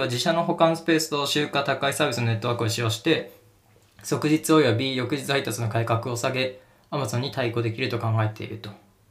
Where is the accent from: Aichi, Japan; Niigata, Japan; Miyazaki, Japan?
Niigata, Japan; まあ自分新潟出身なんで知ってるんですけど